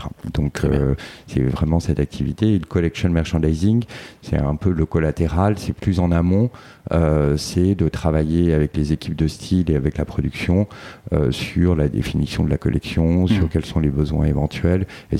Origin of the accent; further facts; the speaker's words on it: Île-de-France, France; born there; Moi, je suis né en région parisienne.